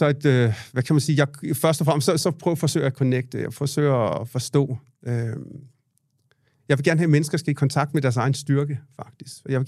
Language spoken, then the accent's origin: Danish; India; det er jo fint nok, jeg er jo selv fra Indien og så videre